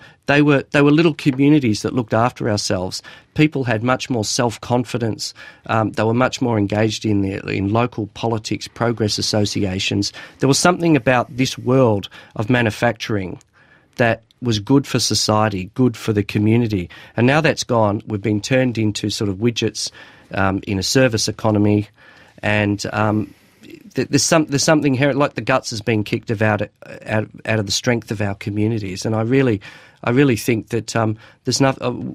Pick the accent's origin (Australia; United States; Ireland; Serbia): Australia; Doveton, Victoria; And when I was growing up in Doveton, here was a community which was planned by post-war housing, constructors, to be a pleasant place